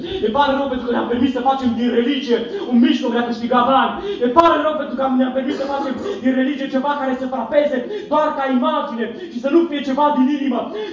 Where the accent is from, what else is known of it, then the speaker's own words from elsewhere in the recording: Romania; pentru că și eu sunt român.